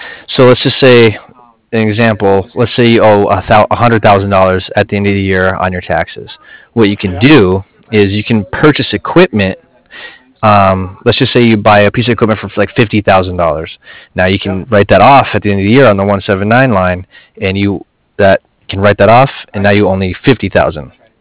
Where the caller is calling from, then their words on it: San Diego, California, United States; I'm actually out in San Diego.